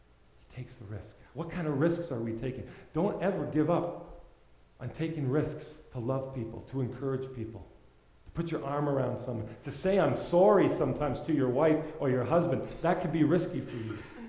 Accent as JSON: {"language": "English", "country": "Ireland", "said": "I like that because I'm Irish"}